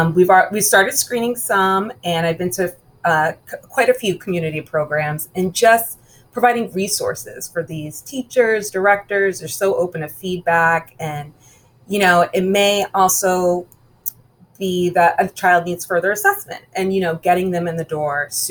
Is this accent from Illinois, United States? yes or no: no; Massachusetts, United States; now in East Greenwich, United States; I grew up in Massachusetts, so I figured Rhode Island was a good in between.